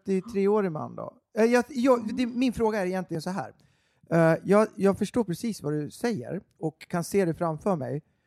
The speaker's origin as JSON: {"language": "Swedish", "town": "Gävle", "region": "Gävleborg County", "country": "Sweden", "said": "jag kommer ju från Gävle. Det är en mindre stad."}